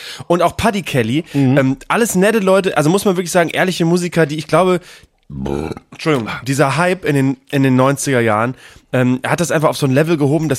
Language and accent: German; Bremen, Germany; Ich komme aus Bremen Nord